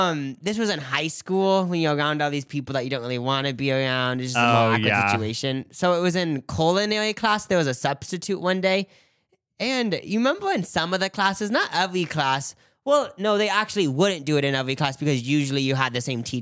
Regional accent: Nebraska, United States; oh, where are you from? It sounds like you have an accent. And then this was so long ago, probably like 6 years ago, but I think I just said like, oh, I'm from Nebraska.

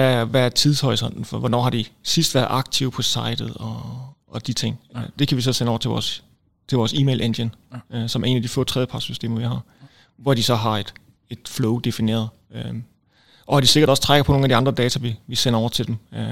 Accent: Odense, Region of Southern Denmark, Denmark; now in Aarhus, Denmark; Jeg er oprindelig fra Odense

